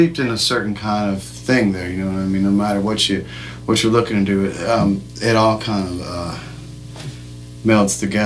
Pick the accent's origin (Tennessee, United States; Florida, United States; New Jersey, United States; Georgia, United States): Tennessee, United States; Jackson; also born or lived in Memphis; Well, I came from West Tennessee, you know. I was born in Jackson, Tennessee, home of … I lived in Memphis for a while, so I got all of that, you know.